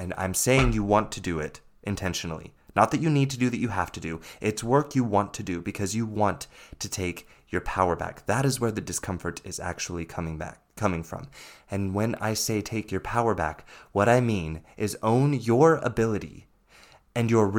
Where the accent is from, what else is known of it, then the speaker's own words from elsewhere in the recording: United States; And I live in Europe, even though I'm American